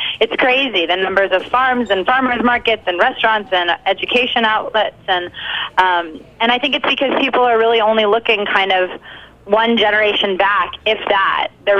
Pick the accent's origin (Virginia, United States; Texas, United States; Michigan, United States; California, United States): California, United States; San Francisco; I'm from San Francisco